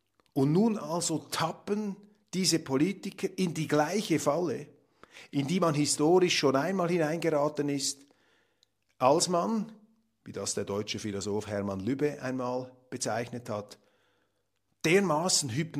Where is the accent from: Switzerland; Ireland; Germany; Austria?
Switzerland; Dieses Bild, meine Damen und Herren, löst in mir als Schweizer ein fundiertes Unbehagen aus.